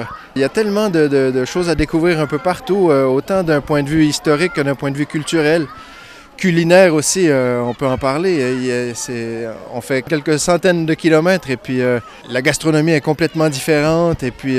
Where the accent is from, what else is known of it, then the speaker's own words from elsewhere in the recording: Mont-Laurier, Quebec, Canada; now in Le Landeron, Switzerland; je viens du Mont-Laurier au Québec, dans la belle province. Et puis je vis actuellement au Landron, dans le beau canton de Neuchâtel.